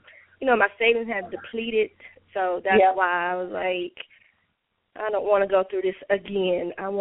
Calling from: Georgia, United States; Hi, ladies. … calling from Georgia.

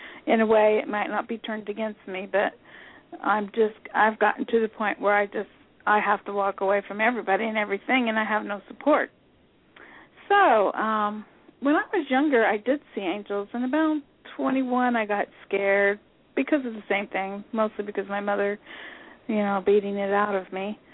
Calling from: Indiana, United States; It's Indiana.

